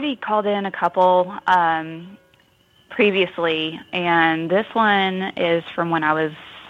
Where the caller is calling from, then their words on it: Cumming, Georgia, United States; I'm calling from Cumming, Georgia.